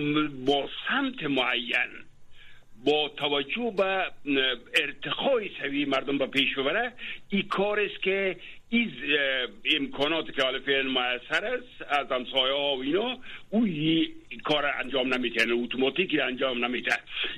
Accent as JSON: {"language": "Persian", "country": "Afghanistan", "moved": "yes", "said": "من خودم یک نفر هستم که همین لحظه در خارج از افغانستان هستم."}